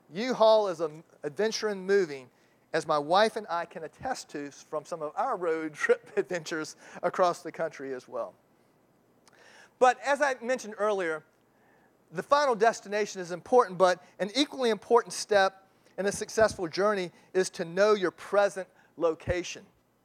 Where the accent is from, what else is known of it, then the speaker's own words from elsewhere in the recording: Virginia Beach, Virginia, United States; Well, I grew up in Virginia Beach, and so there are a lot of sailors.